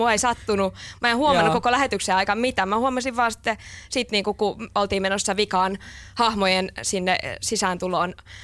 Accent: Helsinki, Uusimaa, Finland; olen 31-vuotias näyttelijätär ja olen kotoisin Helsingistä.

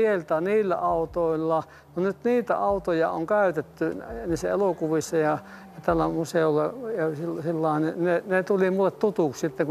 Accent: Jyväskylä, Central Finland, Finland; kun mä ratapialta on kotoisin ja sitten mä näin sen ajan autoliikenteen, millä kun ne tavarat tuli Jyväskylään aina junalla

